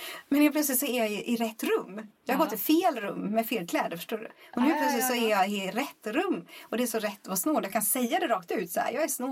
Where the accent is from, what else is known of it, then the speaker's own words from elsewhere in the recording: Småland, Sweden; Får inte glömma att jag har hemma i Småland nu. Min pappa säger